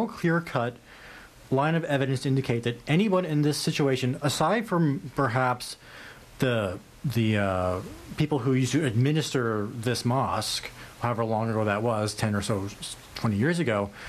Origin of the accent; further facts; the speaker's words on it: Canada; By virtue of being Canadian, by virtue of liking the CN Tower, do I own it?